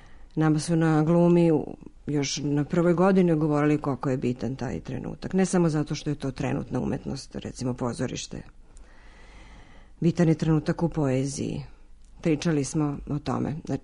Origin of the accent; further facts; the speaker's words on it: Sremska Mitrovica, Vojvodina, Serbia; also born or lived in Novi Sad; now in Belgrade, Serbia; Ja sam iz Sremske Mitrovice, živjela sam dosta dugo u Novom Sadu, vratila sam se u Beograd i to zaista smatram za moja tri grada.